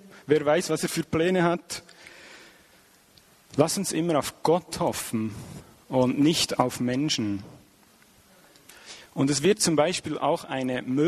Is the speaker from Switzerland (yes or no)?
yes; Switzerland; Ich bin auch nicht von hier, ich bin Schweizer